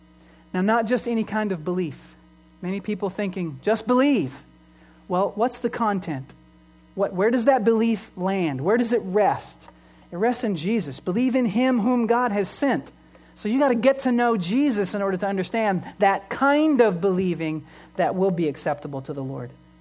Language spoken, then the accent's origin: English; United States; I'm an American, right? I'm strong. I'm resourceful. I'm independent.